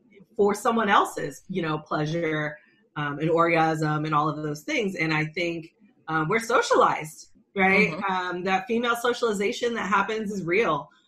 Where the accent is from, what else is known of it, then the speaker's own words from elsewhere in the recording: California, United States; also born or lived in Atlanta; I was coming from California, I think the word sex just wasn't as stigmatized and shamed upon as it is in the South. And being in the South and being in Atlanta for 14 years